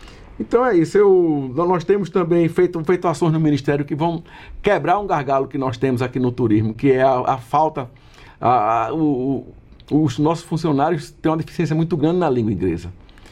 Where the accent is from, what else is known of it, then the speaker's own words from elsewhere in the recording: Pernambuco, Brazil; Eu quero dizer que eu sou ministro do turismo, sou pernambucano